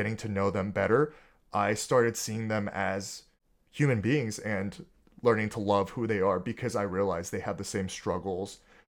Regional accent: Georgia, United States; So I'd say growing up in Georgia, I think there was a keen awareness of Black racism

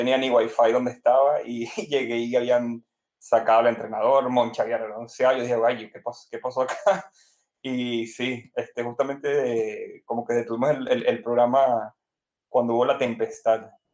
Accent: Caracas, Capital District, Venezuela; Para el que no sabe, yo soy de Caracas, Venezuela.

